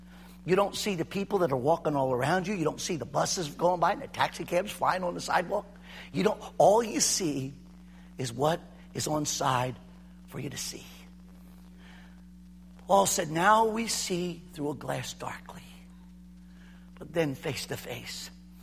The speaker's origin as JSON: {"language": "English", "town": "Trenton", "region": "New Jersey", "country": "United States", "tie": "born or raised there", "said": "Pastor Mike and I grew up in Trenton. Remember Staten Broad?"}